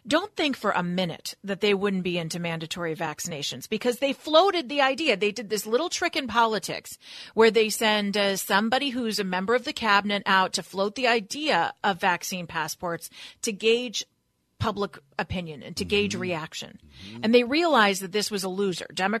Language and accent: English; California, United States; I see it here in California. There's a lot of pressure in my home state for people to get vaccines